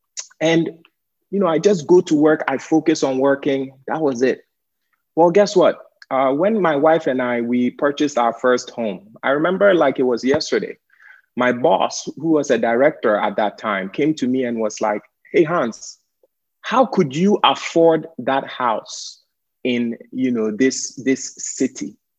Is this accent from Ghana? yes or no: yes; Ghana; now in United States; So, you know, as an immigrant, as a Ghanaian, you get to the US and the first thing that your parents and every single relative tells you is that you need to work very hard, okay?